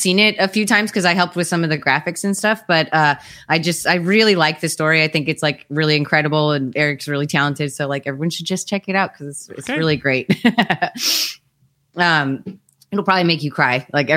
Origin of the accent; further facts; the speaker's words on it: St. Louis, Missouri, United States; I'm from St. Louis and I like St. Louis style pizza.